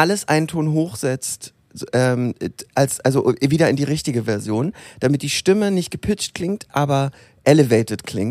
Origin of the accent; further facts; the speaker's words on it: Northern Germany, Germany; Oder wie man bei uns im Norden sagt... Krüsch.